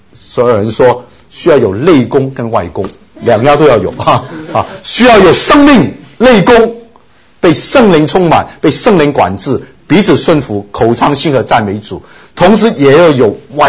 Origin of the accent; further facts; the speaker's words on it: China; 是否是因为我们中国人这种道德性的教导很注重修身